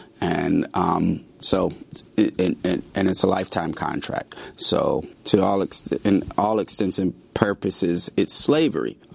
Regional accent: Oakland, California, United States; I come from Oakland, so I'm going to write about what I know.

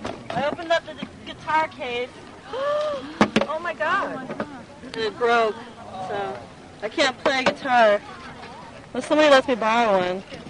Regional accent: Tucson, Arizona, United States; I'm from Tucson, Arizona.

